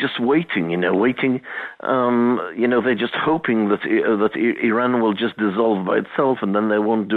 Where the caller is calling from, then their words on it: Calpe, Valencian Community, Spain; from Calpe.